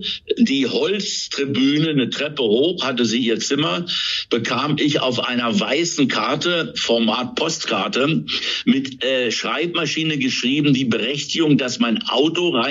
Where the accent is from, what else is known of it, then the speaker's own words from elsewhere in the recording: Osterode, Lower Saxony, Germany; now in Wiesbaden, Germany; Ich bin Niedersachse und ich bin ja auch nicht in Braunschweig geboren. Ich komme ja aus Osterode. Und als Niedersachse, der fest seit 1976 in Hessen in Wiesbaden wohnt